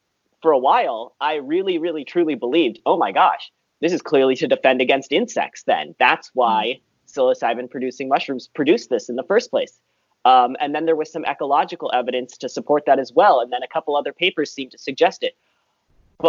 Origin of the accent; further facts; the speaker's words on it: San Diego, California, United States; when I grew up here in San Diego, it's pretty dry.